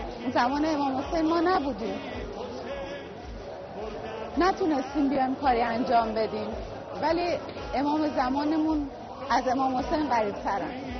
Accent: Mashhad, Razavi Khorasan, Iran; پرستارم و از مشهد اومدیم اینجا برای خدمت.

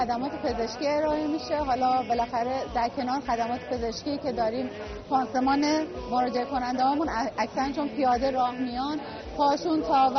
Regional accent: Mashhad, Razavi Khorasan, Iran; پرستارم و از مشهد اومدیم اینجا برای خدمت.

